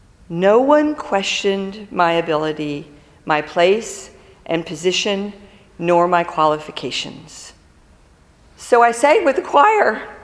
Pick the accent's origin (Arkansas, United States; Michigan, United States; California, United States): Michigan, United States; as a child growing up outside of Detroit